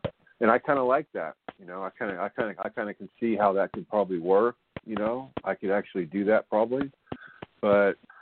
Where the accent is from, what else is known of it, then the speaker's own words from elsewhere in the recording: Missouri, United States; I'm from Missouri, you know, I'm from the state of Missouri.